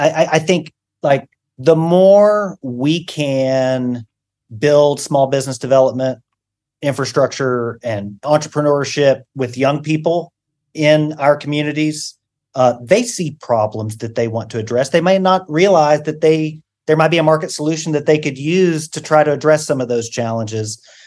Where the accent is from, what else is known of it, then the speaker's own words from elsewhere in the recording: Virginia, United States; Virginia. And, you know, I think as I graduated high school in the late 90s, I really tried to dumb down my accent.